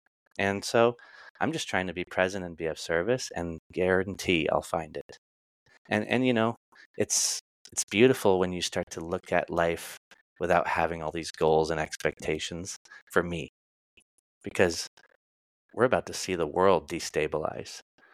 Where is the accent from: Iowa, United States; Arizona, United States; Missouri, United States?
Arizona, United States; And I'm like, well, I'm from Arizona, so what a coincidence.